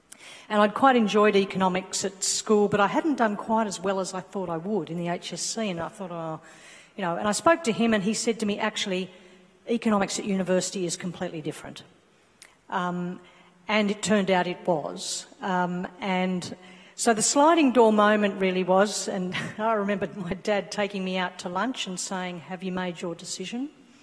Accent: Armidale, New South Wales, Australia; also born or lived in Melbourne; I was born in Melbourne, and I moved when I was about 8 or 9 to Armidale. So I really am a country girl.

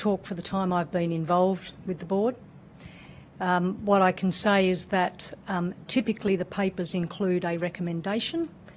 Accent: Australia; So am I worried as an Australian citizen that productivity is not growing?

